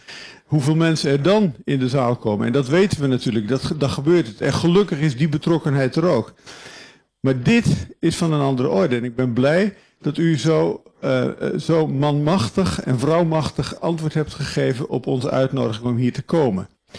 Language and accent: Dutch; Friesland, Netherlands; U weet misschien wel dat ik uit Friesland afkomstig ben.